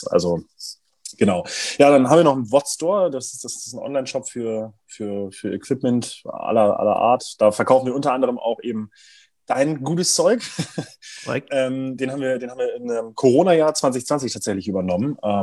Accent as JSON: {"language": "German", "town": "Braunschweig", "region": "Lower Saxony", "country": "Germany", "tie": "born or raised there", "said": "aus Braunschweig, aus meiner Heimatstadt"}